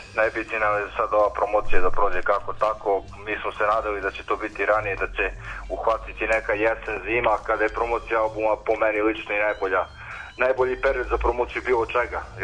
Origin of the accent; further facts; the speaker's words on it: Požarevac, Southern and Eastern Serbia, Serbia; Da, da, mi smo iz Požarevca.